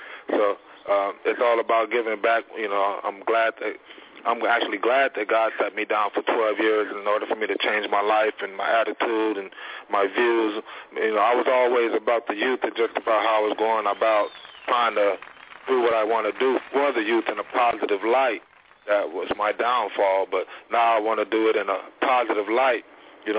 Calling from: San Diego, California, United States; from San Diego, California.

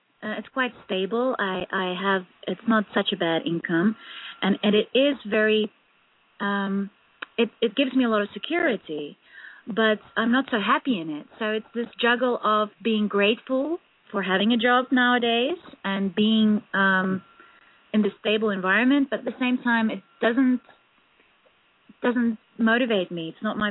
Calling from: Netherlands; English is a second language; In the Netherlands.

